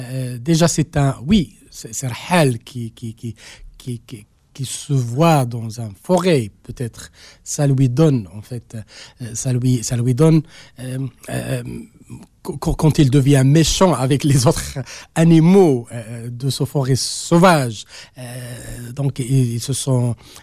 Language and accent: French; Essaouira, Marrakesh-Safi, Morocco; moi, je suis originaire des Essaouira